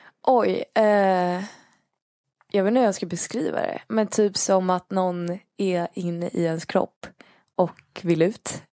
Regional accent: Stockholm, Stockholm County, Sweden; Nu när jag är hemma i Stockholm så är det alltid väldigt stressigt.

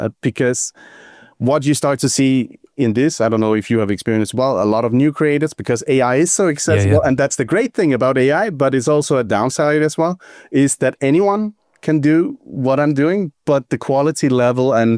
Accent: Denmark; I come from Denmark myself, so I worked a bit there as well.

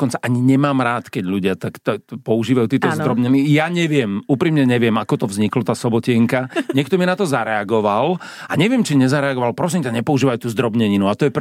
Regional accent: Bratislava, Bratislava Region, Slovakia; born there; Ja som sa narodil v Starom meste v Bratislave na Továrenskej ulici číslo 8.

